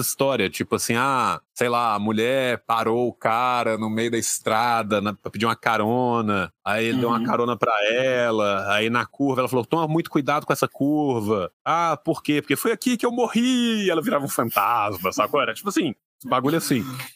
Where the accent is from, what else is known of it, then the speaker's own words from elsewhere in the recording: Pompéu, Minas Gerais, Brazil; Nessa época, eu ia muito no interior, na cidade de onde eu vim, né, que era Pompéu